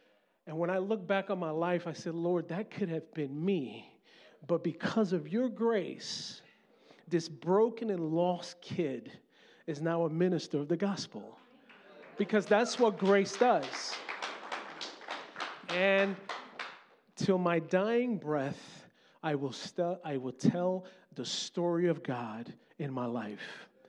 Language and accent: English; Brooklyn, New York, United States; accent: Brooklyn; When I was a young kid, I grew up in Brooklyn, New York, hence the accent.